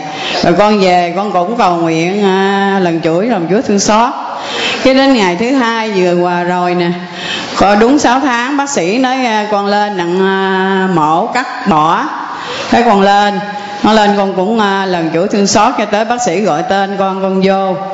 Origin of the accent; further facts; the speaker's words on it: Vĩnh Long, Vietnam; Dạ ở Vĩnh Long.